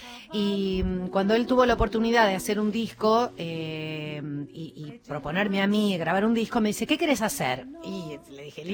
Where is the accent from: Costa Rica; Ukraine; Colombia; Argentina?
Argentina; Buenos Aires; born there; Yo nací en la Paternal.